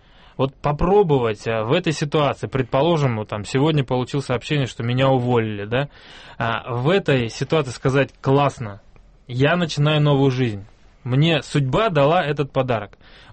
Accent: Uzbekistan; now in Russia; Я тогда просто переехал в Россию. У меня был выбор. Я родился в Узбекистане, вырос в Узбекистане.

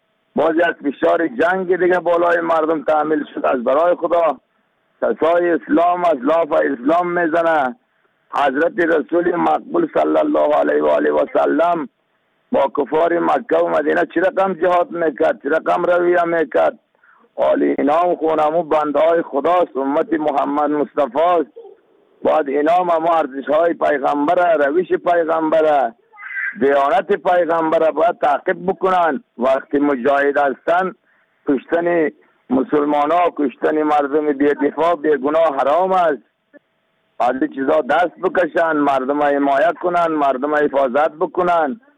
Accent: Afghanistan; ما شما مسلمان هستیم، ما شما افغان هستیم

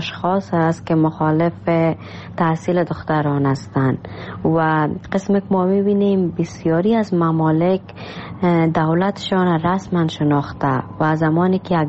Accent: Afghanistan; born there; moved away; درست است در کشوری که ما تولد شدیم افغانستان است،

